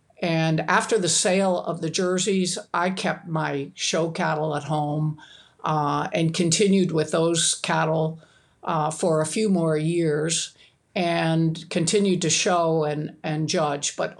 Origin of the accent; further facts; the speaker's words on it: Maryland, United States; Interestingly, I am one of 14 siblings. So my family of 15 moved to Maryland when I was just two.